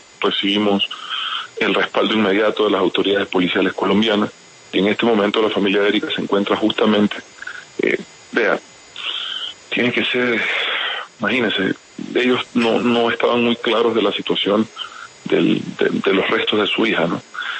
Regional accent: Ecuador; nosotros también como ecuatorianos, la tenacidad y la capacidad para superar este y otros problemas

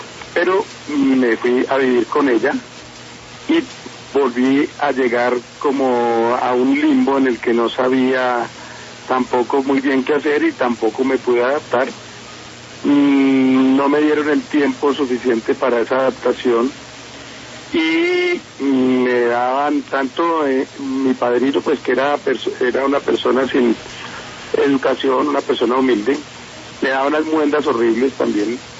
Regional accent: Bogotá, Colombia; born there; yo nací en Bogotá en una familia de hombre y mujer, y cuando mis papás se separaron fui enviado a vivir con una familia amiga por allá

